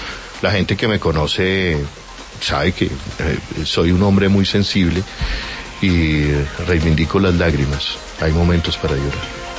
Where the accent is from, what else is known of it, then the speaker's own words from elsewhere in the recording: Bogotá, Colombia; Nosotros crecimos en la Bogotá de los gamines, cuando el gamín era una figura clásica de Bogotá.